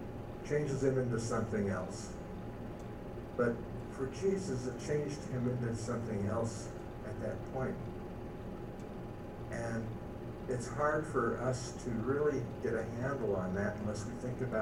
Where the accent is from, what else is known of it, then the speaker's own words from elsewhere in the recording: Colorado, United States; that's hard for me to believe because I'm from Colorado, and mountains in Colorado are one thing